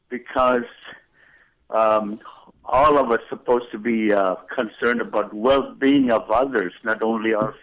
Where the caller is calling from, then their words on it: Anchorage, Alaska, United States; I'm calling from Anchorage.